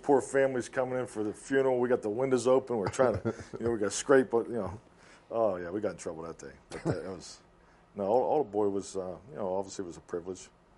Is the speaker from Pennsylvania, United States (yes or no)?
yes; Pittsburgh, Pennsylvania, United States; You would think growing up in Pittsburgh, just at that particular time, the inner city kids didn't really have, weren't exposed to football until you went to high school.